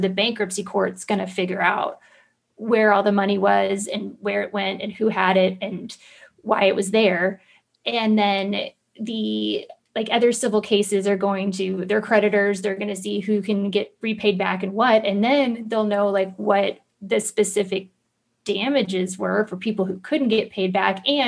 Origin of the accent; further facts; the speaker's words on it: Florida, United States; I grew up poor in Central Florida.